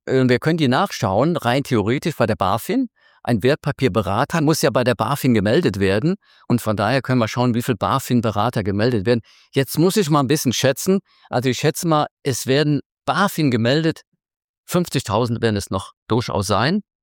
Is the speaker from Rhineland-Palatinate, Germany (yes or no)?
yes; Koblenz, Rhineland-Palatinate, Germany; war bei der Sparkasse Koblenz, meinem Heimatort